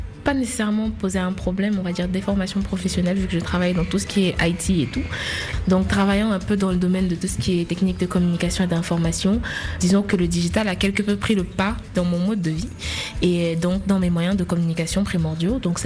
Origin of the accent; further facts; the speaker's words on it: Yamoussoukro, Côte d’Ivoire; now in Dakar, Senegal; Je viens de la Côte d'Ivoire.